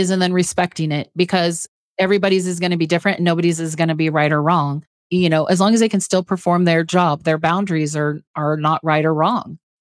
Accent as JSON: {"language": "English", "region": "Texas", "country": "United States", "tie": "born or raised there", "said": "I grew up in Texas, so I can tell you it's really hot."}